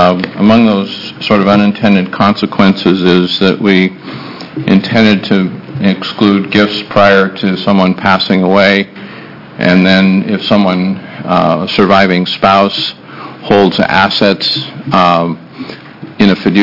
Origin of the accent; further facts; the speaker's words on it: Portland, Oregon, United States; I'm an attorney from Portland, Oregon